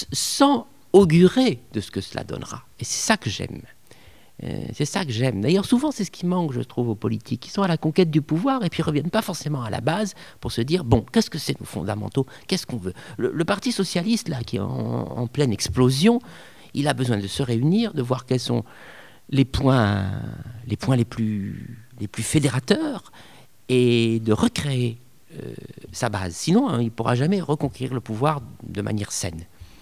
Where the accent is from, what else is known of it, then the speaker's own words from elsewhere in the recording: Provence-Alpes-Côte d'Azur, France; Moi, je suis originaire de la Côte d'Azur, et ici, c'est le Vaucluse.